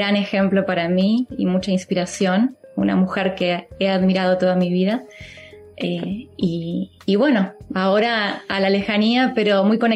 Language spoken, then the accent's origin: Spanish; Concordia, Entre Ríos, Argentina; yo nací y crecí en Concordia, en Entre Ríos